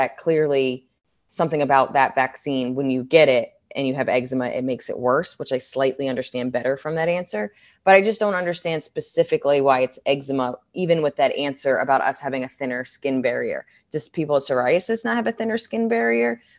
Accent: New York, United States; Like, as I've learned more information as a New Yorker, I am not worried

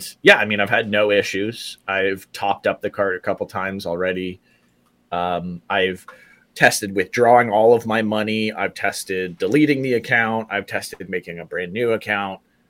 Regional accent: Canada; there is like zero other options for me as a Canadian to have a US-based card

